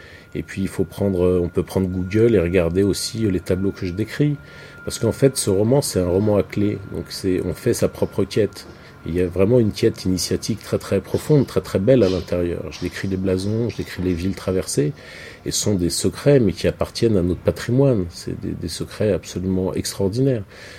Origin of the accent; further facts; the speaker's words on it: Montigny-lès-Cormeilles, Île-de-France, France; moi j'ai grandi à Montigny-les-Cormeilles, à Argenteuil, j'ai grandi en banlieue. À 18 ans, je suis arrivé à Paris.